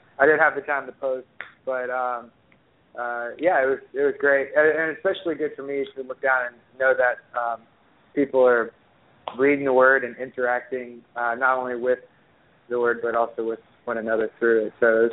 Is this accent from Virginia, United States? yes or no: no; Texas, United States; So I'm from Southeast Texas.